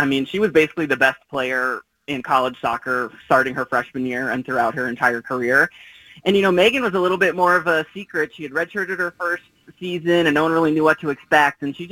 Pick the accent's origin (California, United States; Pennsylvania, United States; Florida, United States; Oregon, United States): Oregon, United States; Portland; But no, I mean, I grew up in North Portland, grew up a mile away from the campus, been going to UP soccer games my whole life since the early 90s.